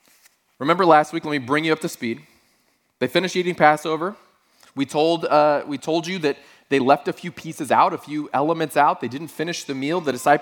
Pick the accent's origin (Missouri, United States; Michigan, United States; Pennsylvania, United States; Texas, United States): Texas, United States; Growing up in Texas, we did. We had